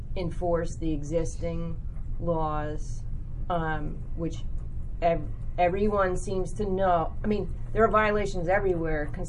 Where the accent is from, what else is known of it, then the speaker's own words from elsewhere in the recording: New Jersey, United States; I remember both growing up in New Jersey and then later living in the city